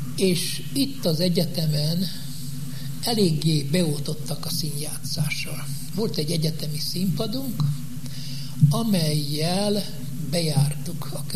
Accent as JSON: {"language": "Hungarian", "town": "Csikéria", "region": "Bács-Kiskun", "country": "Hungary", "tie": "born or raised there", "lives_now": "Szentes, Hungary", "said": "Hétvégén szaladtunk haza szülőfalunkba, Csikériára."}